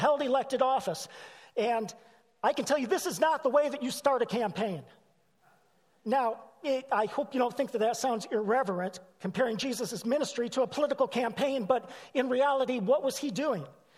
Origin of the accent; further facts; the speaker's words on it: Marlette, Michigan, United States; I'm from Marlette. It's a small town in Michigan located approximately 70 miles north of Detroit.